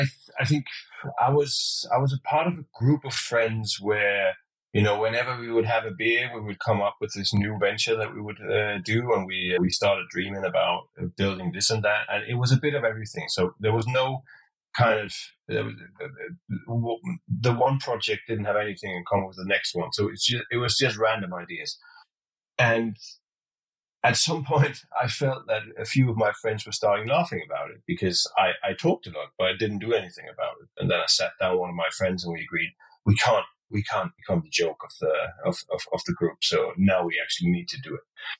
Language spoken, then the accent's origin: English; Copenhagen, Capital Region, Denmark; I mean, I'm incredibly lucky being born in Copenhagen, I think, because growing up as a kid, I mean, it was easy.